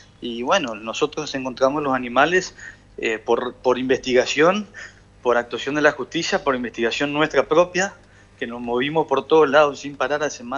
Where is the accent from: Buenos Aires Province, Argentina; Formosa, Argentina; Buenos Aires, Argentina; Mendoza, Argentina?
Formosa, Argentina; now in Corrientes, Argentina; No, yo soy formoseño viviendo en Corrientes hace muchísimos años.